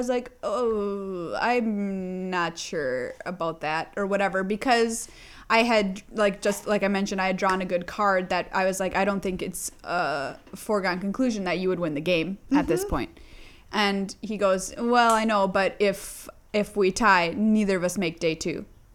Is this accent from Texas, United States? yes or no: no; Minnesota, United States; And I'm just like, Jesus Christ, because I'm a Minnesotan.